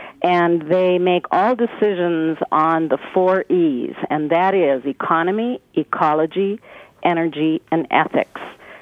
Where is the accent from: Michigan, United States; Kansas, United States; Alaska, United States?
Alaska, United States; Homer; Yes, I'm actually from Homer